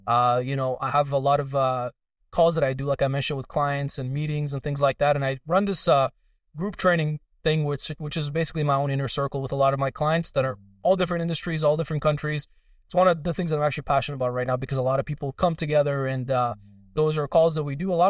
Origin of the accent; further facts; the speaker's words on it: northern Iran, Iran; first language Kurdish; English is a second language; So first language is Kurdish. So I was born in Iran. I'm from the northern part of Iran. So we speak our own language. We have our own flag. All of that is like a smaller minority in the country. So first language is Kurdish. Second language is Farsi. And then third is English.